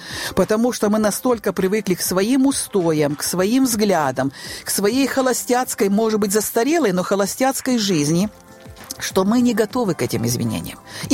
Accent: Chernivtsi Oblast, Ukraine; also born or lived in Estonia / Kherson, Ukraine; я сама из Черновицкой области, я была в Черновцах, я была в Эстонии, определенное время жила, я в Херсоне, жила в Херсоне, мы поженились.

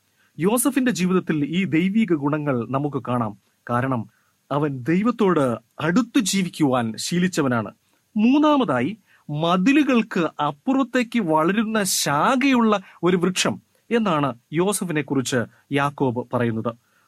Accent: Wayanad, Kerala, India; ഞാൻ വയനാട്ടിൽ നിന്നാണ് വരുന്നത്. അവിടെ കാപ്പി കൃഷി സാധാരണമാണ്.

